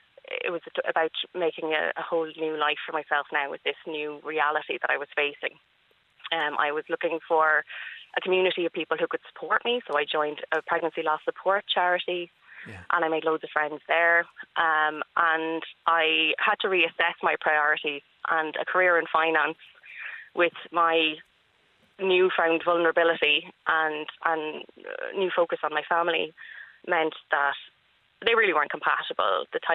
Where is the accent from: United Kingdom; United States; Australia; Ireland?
Ireland; Carrickashore; I grew up in Carrickashore.